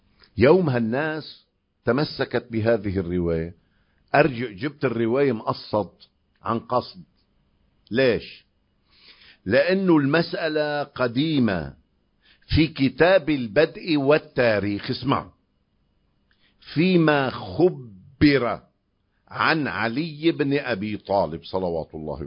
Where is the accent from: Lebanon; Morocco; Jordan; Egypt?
Lebanon; وفي قرية عندنا بلبنان اللي هي من بلاد الشام